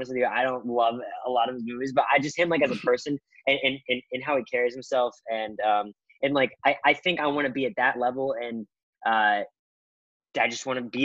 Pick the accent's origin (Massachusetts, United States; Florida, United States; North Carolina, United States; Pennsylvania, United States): Florida, United States; Orlando; I went into a community theater called the Magic Curtain in Orlando, Florida. That's where I'm from. I'm from Florida.